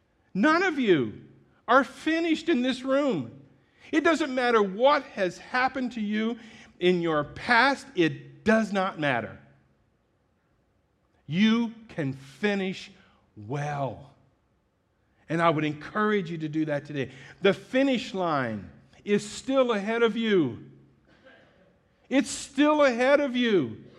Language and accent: English; Ohio, United States; on the street just behind the house that I grew up in Ohio, there was this house